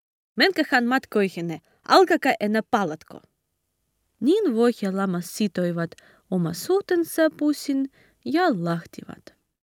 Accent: Kharkiv, Kharkiv Oblast, Ukraine; Finnish is a second language; ja olen ukrainalainen kuvataiteilija. Olen kotoisin Harkivasta.

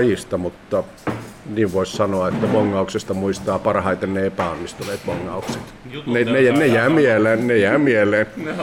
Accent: Lappeenranta, South Karelia, Finland; also born or lived in Helsinki; Olen asunut myös vuosikymmeniä Helsingissä, mutta olen kotoisin täältä. Tämä on yksi tärkeä syy, että olen hommannut kakkosasunnon Lappeenrannasta

